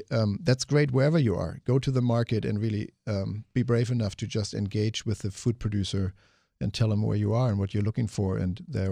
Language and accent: English; United States; now in Berlin, Germany; And as an American in Berlin, just the topic around food and being there and coming for what reason, and that's what starts the conversation.